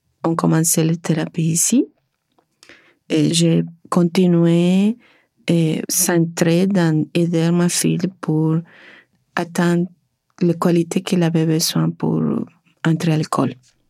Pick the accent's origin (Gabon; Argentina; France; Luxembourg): Argentina; French is a second language; moved away as an adult; now in Canada; je viens de l'Argentine. J'ai arrivé au Canada l'année 2000 dans un échange étudiantil.